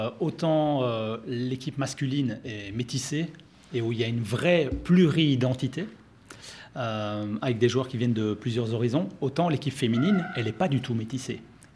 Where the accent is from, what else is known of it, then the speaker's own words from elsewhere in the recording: Italy; now in Belgium; Moi, je viens d'Italie.